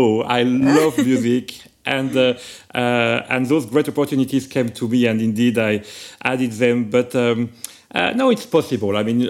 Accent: France; accent: French; English is a second language; but it is true that I am French, as certainly you could hear from my little accent.

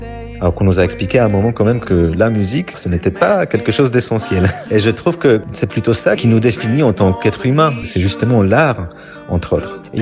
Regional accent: Poland; French is a second language; now in France; Alors oui, mon enfance en Pologne sous un régime totalitaire fait que je suis particulièrement sensible à la notion de liberté.

